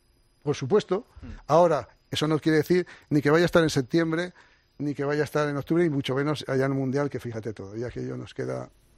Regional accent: Haro, La Rioja, Spain; De mi pueblo de Aro.

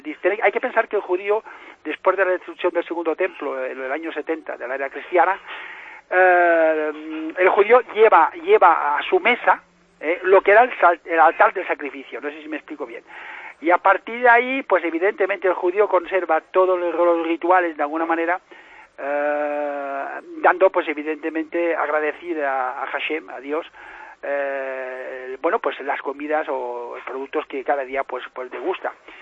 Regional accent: Spain; Aunque vivo en España, por supuesto, soy español, tengo la nacionalidad española y, por supuesto, tengo el nombre judío.

